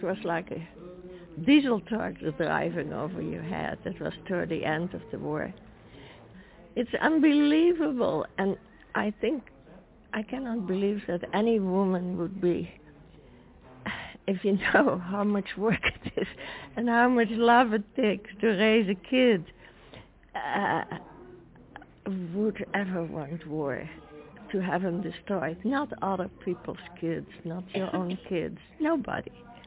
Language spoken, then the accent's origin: English; Netherlands; I come from Holland, and we lived through 5 years of war. We were occupied by the Germans.